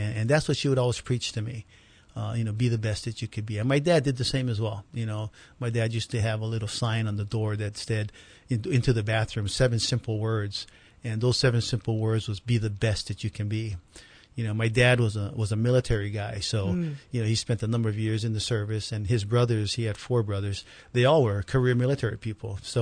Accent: Honolulu, Hawaii, United States; You know, I grew up right down here in the streets of Kalihi. I was born and raised here.

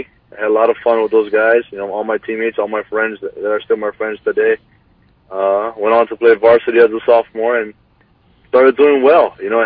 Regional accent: Hawaii, United States; But yeah, I grew up in Kali for the most part, and right before sixth grade, moved to Paua. And attended Paua Elementary, onto Kauana Nakoa, and then eventually onto Roosevelt, where I had graduated.

